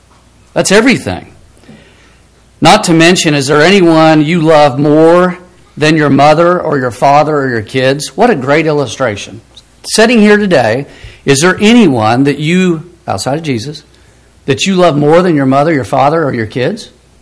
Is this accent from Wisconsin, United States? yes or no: no; Nixa, Missouri, United States; But growing up in Nixa, we lived in a neighborhood.